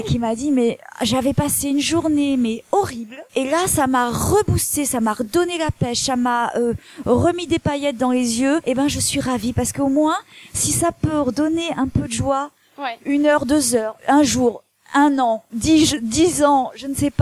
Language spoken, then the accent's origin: French; Réunion, France; also born or lived in Libreville, Gabon; J'ai fait mes premières années au Gabon, à Libreville. Et puis ensuite, j'ai grandi à La Réunion.